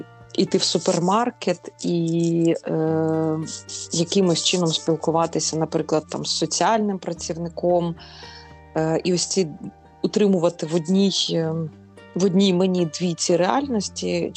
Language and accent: Ukrainian; Bucha, Kyiv Oblast, Ukraine; moved away as an adult; now in Poland; ми з Бучі з дочкою, невідомо, куди їхати